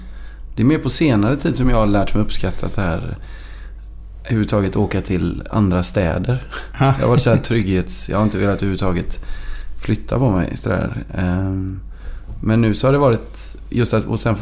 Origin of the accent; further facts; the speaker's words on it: Gothenburg, Västra Götaland County, Sweden; born there; also born or lived in Mjölby; Jag vet inte hur många jag har bott på Göteborg, men jag föddes på Olivdalsgatan i Göteborg.